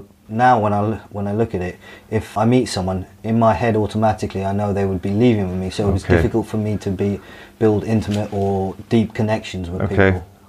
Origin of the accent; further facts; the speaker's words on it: Dubai, United Arab Emirates; my life growing up in Dubai was very free. My mum was quite free with myself. I went to a British school.